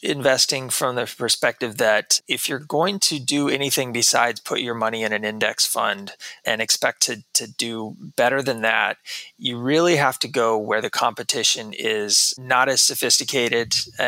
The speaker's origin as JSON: {"language": "English", "region": "Texas", "country": "United States", "tie": "born or raised there", "said": "Well, I grew up in Texas most of my life."}